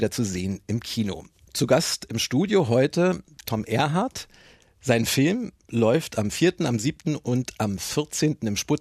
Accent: Berlin, Germany; ich komme aus Westberlin

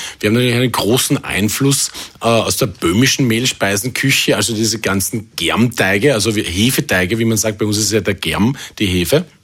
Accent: Austria; wie ich eben mit der österreichischen Küche sozialisiert worden bin. Ja, das heißt jetzt, weil viele fragen natürlich, wie geht das als Österreicher vegetarisch ohne Fleisch, ohne Fett?

